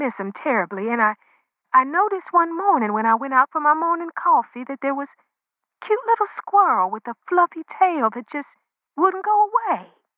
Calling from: Inglewood, California, United States; I'm calling from Inglewood.

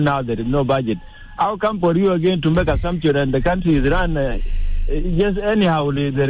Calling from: Gudele, Central Equatoria, South Sudan; You are connected with … from Gudele.

